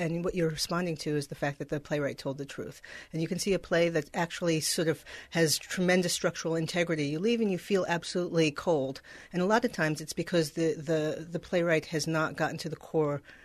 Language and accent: English; New York City, New York, United States; Well, I grew up in New York City